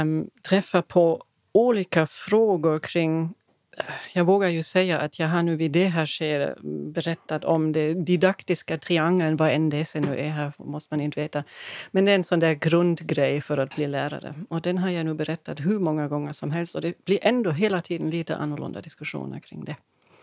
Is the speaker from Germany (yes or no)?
yes; Germany; Swedish is a second language; moved away as an adult; now in Finland; Jag är sedan 20 år, över 20 år är jag i Finland. Jag är hemma från Tyskland.